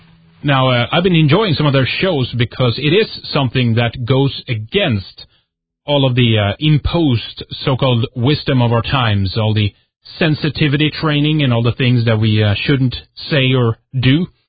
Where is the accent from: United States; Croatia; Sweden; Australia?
Sweden; English is a second language; from Sweden, and you are listening to Red Ice Radio.